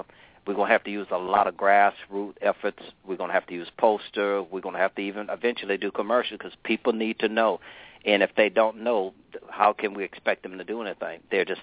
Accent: Georgia, United States; now in South Carolina, United States; I'm from Southeast Georgia originally. I've been in South Carolina going on almost 40 years.

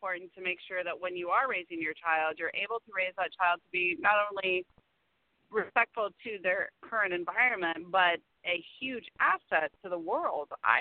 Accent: the South, United States; I was raised in the South, and if you did something wrong at your neighbor's house, your neighbor would whip your ass all the way up to your mama

